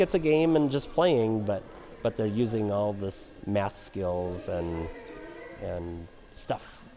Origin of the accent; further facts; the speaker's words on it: Minnesota, United States; I'm a teacher from Minnesota.